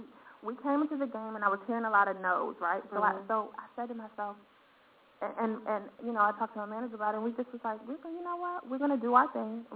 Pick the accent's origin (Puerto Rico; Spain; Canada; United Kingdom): Puerto Rico; born there; I was born in Puerto Rico. I'm Puerto Rican, Trinidadian, Creole.